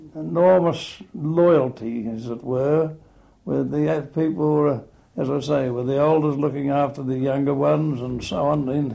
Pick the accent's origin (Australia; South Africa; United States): Australia; South Australia; also born or lived in Adelaide; I was born actually in Adelaide, but my family were resident at one of the outback Norwest sheep stations in South Australia called Nonning, and where my family resided there.